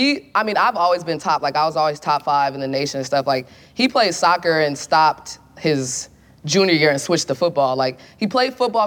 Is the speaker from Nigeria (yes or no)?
yes; Nigeria; like, you know, especially as a Nigerian, like, my parents were just, like, school.